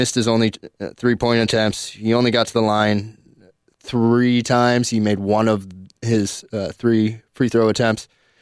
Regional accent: United States; I've watched enough of what I can watch being an American to know the names of plenty of players

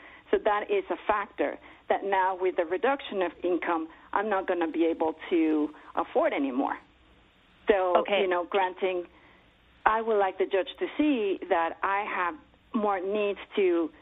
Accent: Mexico; English is a second language; I'm actually going through a divorce right now, and I am from Mexico, and I have been married for 16 years, and I don't have any family here.

